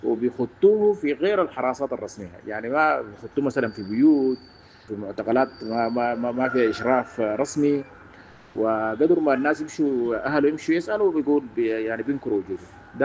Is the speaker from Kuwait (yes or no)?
no; Sudan; وعندنا في السودان برضو في ممارسة شائعة في الأجهزة الأمنية